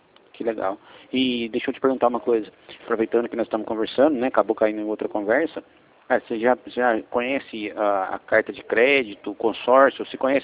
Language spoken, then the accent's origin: Portuguese; São Paulo, Brazil; Eu sou aqui do interior aqui, né? Sou do DD19 aqui, né? Sou aqui do perto de Campinas aqui.